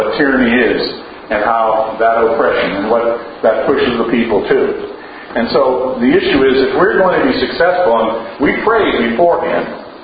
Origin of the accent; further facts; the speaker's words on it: North Hampton, New Hampshire, United States; also born or lived in Massachusetts; I was born in Massachusetts. Okay? But I also was partly raised in New Hampshire in Northampton on the Seacoast, so I've got dual allegiance, you know.